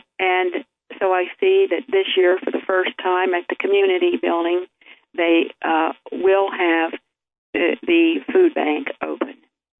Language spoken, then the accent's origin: English; Pennsylvania, United States; I read a sad little item about my hometown in Bedford County, Pennsylvania.